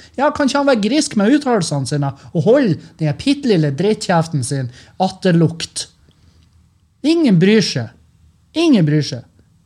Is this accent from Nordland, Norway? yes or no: yes; Nordland, Norway; fordi at i Lurøy, Meløy, der jeg kommer fra, Rødøy, Gildeskål